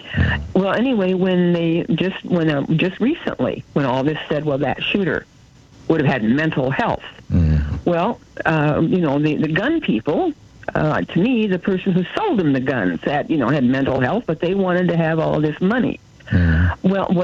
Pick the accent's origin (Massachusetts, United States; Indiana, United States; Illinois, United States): Indiana, United States; I'm from Indiana, and all of our schools, but most of the ones up here in northern Indiana, all the schools started school with about 30 or 40 positions.